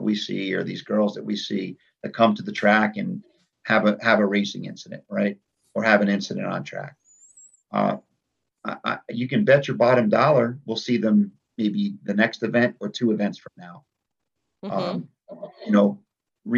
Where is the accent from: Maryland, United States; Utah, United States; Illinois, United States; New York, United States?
New York, United States; I grew up in the Northeast in New York, and it would freeze every winter.